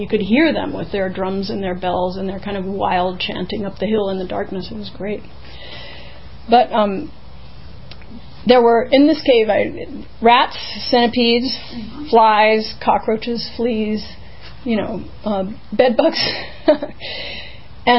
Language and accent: English; United States; I think she was embarrassed too, because I'm an American, you know